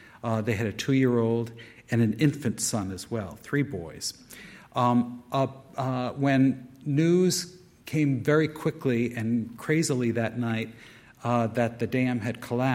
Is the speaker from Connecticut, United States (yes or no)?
yes; Norwich, Connecticut, United States; two events that I recall from my childhood in my hometown in eastern Connecticut, the town of Norwich.